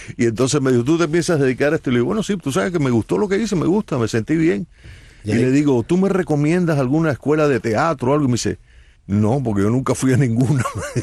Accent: Venezuela; also born or lived in Cuba; Venezuela, donde viví 15 años en Venezuela. Yo me crié en Venezuela.

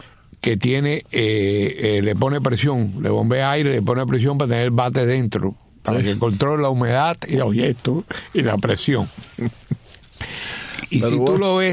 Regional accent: Villa Clara, Cuba; Pero donde yo soy, la zona de Central Escambray y eso, es mucho más frío que Placeta.

